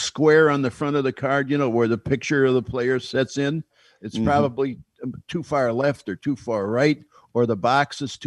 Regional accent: Chicago, Illinois, United States; well, we are the same way in Chicago.

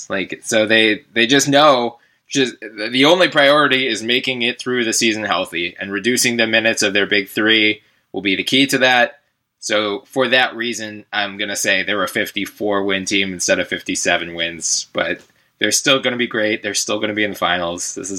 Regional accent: Philadelphia, Pennsylvania, United States; I'm from Philadelphia.

